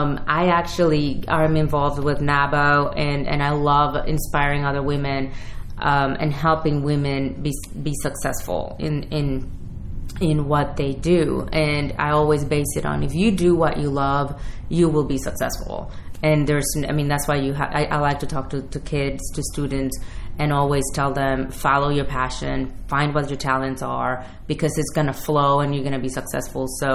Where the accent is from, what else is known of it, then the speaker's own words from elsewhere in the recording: Puerto Rico; moved away as an adult; Well, I grew up in Puerto Rico. My parents are Cuban, but grew up in Puerto Rico, and I left Puerto Rico to go to Rhode Island School of Design.